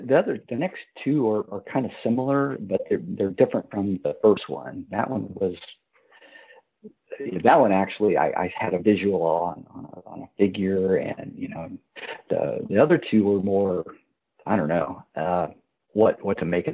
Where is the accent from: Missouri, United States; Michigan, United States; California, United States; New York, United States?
Missouri, United States; I grew up in Missouri, and most of my relatives were farmers and stuff.